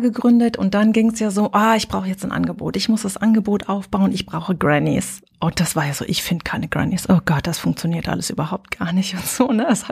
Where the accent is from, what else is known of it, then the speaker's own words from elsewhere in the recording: East Germany, Germany; Und ich bin in der DDR groß geworden.